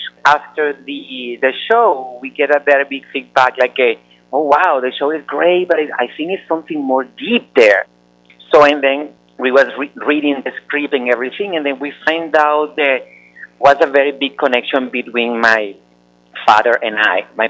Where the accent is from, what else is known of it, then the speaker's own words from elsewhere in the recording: Venezuela; English is a second language; Listen, I grew up in Venezuela, and all my neighbors, they were all kids